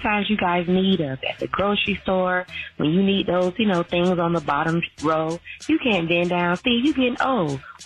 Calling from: Tallahassee, Florida, United States; I'm calling from Tallahassee, Florida.

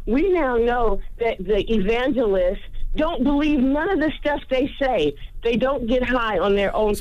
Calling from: Georgia, United States; I'm calling from Georgia.

